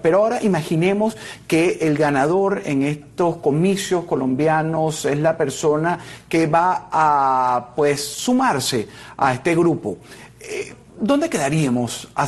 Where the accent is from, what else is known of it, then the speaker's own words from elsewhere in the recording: Venezuela; nosotros como venezolanos, tú y yo